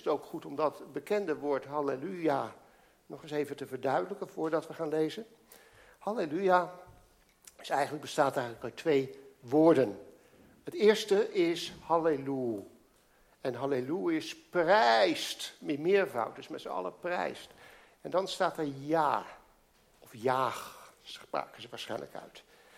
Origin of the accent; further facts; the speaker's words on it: Alphen aan de Rijn, South Holland, Netherlands; Ik moest gisteren even in de buurt van Alphen aan de Rijn zijn. En dat is de plek waar ik opgroeide. En ik kon het niet laten eventjes langs de straten gaan waar ik opgroeide.